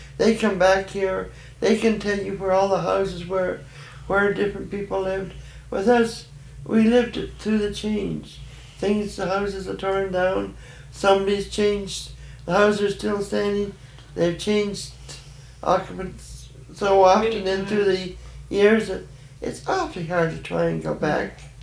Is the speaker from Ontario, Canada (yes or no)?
no; Dawson, Yukon, Canada; born there; I was born in Dawson.